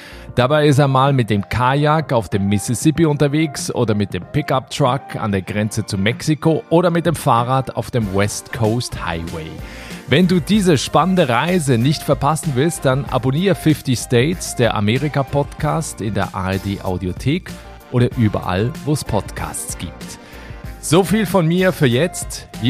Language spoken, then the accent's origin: German; Switzerland; now in Berlin, Germany; Also ich bin ja ursprünglich aus der Schweiz